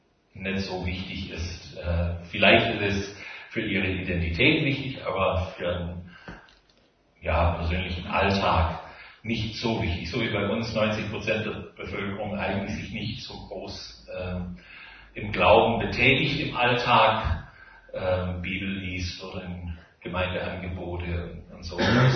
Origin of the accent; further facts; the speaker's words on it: Los Angeles, California, United States; German is a second language; also born or lived in British Columbia, California, United States; von Geburt an bin ich Kanadier, bin in Los Angeles auf die Welt gekommen, 3 Tage nachdem die Familie dorthin gezogen ist, beruflich bedingt von meinen Eltern, habe meine Kindheit dort verbracht, habe meinen Schulabschluss in British Columbia gemacht